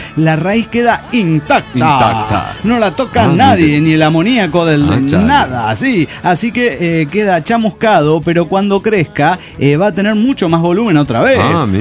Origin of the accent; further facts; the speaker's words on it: Saltillo, Coahuila, Mexico; de Saltillo, Coahuila.